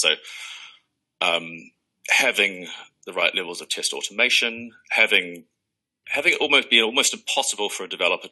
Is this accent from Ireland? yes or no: no; New Zealand; which is, it's just strange because I'm actually from New Zealand.